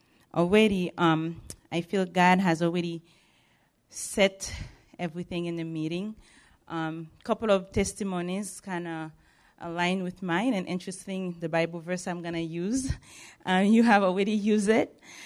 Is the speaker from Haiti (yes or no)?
yes; Haiti; English is a second language; My accent always give me away that I'm not from here. I am from Haiti, and I speak Creole and French. So it's good. My French is coming down, but I'm trying to get that back. So I grew up in a children's home in Haiti